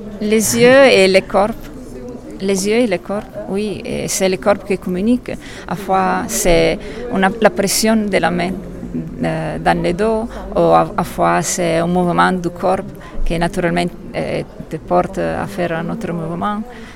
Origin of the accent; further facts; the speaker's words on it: Italy; French is a second language; now in Barcelona, Spain; Si, bon, je suis italienne, je vis à Barcelone. Et oui, donc je suis déjà un mix de cultures.